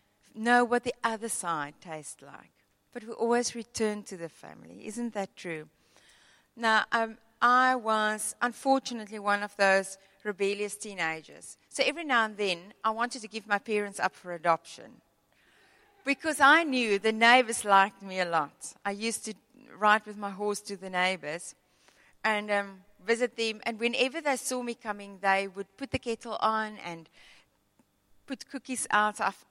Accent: Western Cape, South Africa; I grew up in the Kobokerveld on a fruit farm.

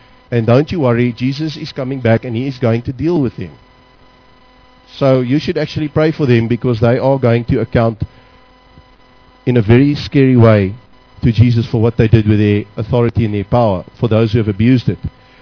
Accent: South Africa; I'm from South Africa.

